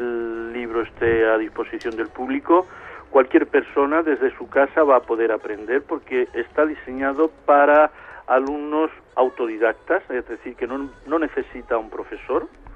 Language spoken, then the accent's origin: Spanish; Spain; Nosotros somos españoles, nosotros somos gitanos.